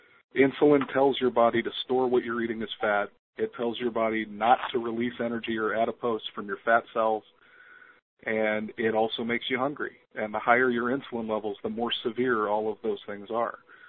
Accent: Ohio, United States; Well, I'm 36 years old. I'm, you know, I was raised in Ohio all my life.

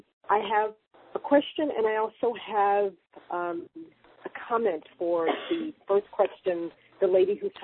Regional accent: West Coast, United States; I'm from the West Coast.

